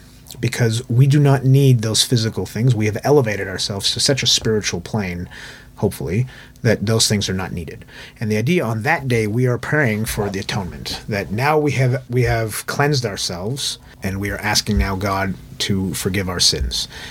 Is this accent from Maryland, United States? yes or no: no; Los Angeles, California, United States; Now, if you're living in Israel, or where I grew up in Los Angeles, it's a lot easier to do that sort of thing.